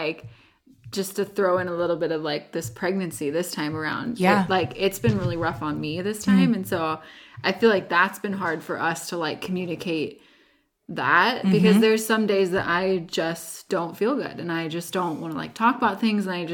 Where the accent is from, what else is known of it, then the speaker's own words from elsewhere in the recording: Vancouver, Washington, United States; Because I'm from Vancouver. I'm not from like this area.